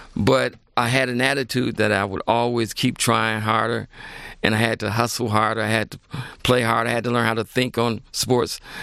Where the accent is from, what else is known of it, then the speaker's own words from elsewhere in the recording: Detroit, Michigan, United States; You know, I grew up in Detroit, Michigan